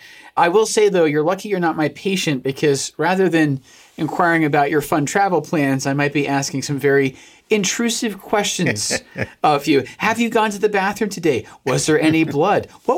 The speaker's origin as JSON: {"language": "English", "country": "United Kingdom", "said": "And look, I really get it because I am a British man, okay?"}